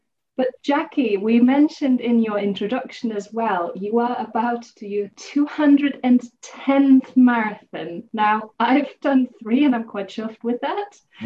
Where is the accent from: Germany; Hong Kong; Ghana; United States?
Germany; English is a second language; moved away as an adult; now in United Kingdom; For me, it's because I'm originally from Germany.